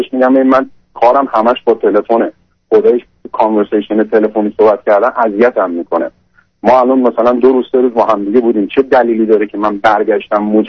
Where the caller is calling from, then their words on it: Canada; من از کانادا هستم